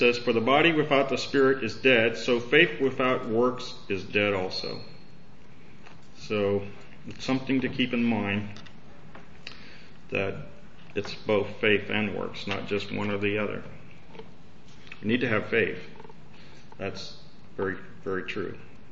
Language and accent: English; the South, United States; You know, I grew up in the South, and you know, unfortunately, the environment in that time was a lot of race prejudice